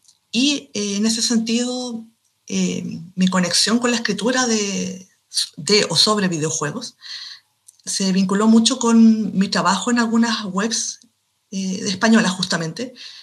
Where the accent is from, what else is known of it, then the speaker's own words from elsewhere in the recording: Chile; soy escritora de Chile, un país de Sudamérica.